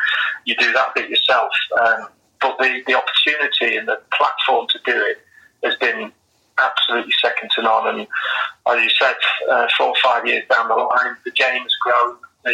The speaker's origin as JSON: {"language": "English", "town": "Manchester", "region": "North West England", "country": "United Kingdom", "tie": "born or raised there", "said": "I was born in Manchester, and I grew up as a Manchester City fan, season ticket holder, the old main road."}